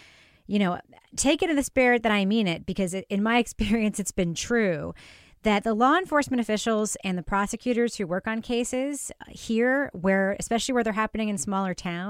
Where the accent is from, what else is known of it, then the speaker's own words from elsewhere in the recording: New York, United States; growing up in New York, I remember a lot of crime stories.